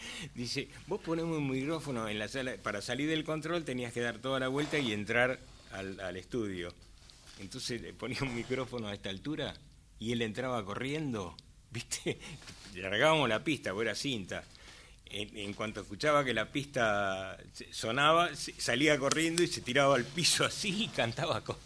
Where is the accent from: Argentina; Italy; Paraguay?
Argentina; Comodoro Rivadavia, Chubut; Me dice, a Comodoro Rivadavia. Uy, le digo, no me diga. Uy, mi tierra. Me dice, uy, cierto, vos sos de Comodoro. Le digo, sí